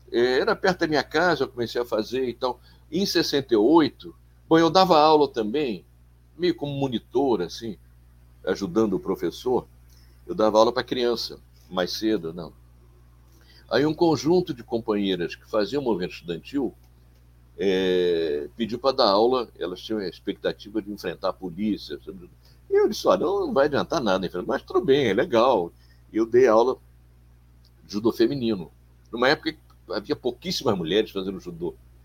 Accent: Rio de Janeiro, Brazil; Eu não nasci no Rio, né? Meu pai morreu pernambucano, mas eu fui criado no Rio. Vim para cá muito cedo, fui criado no Rio. Eu fui muito carioca desde então

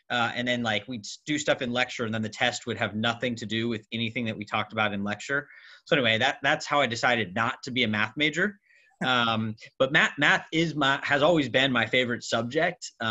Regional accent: California, United States; So growing up in the Bay Area, I was a fan of the San Francisco Giants, 49ers, Golden State Warriors, and UCLA.

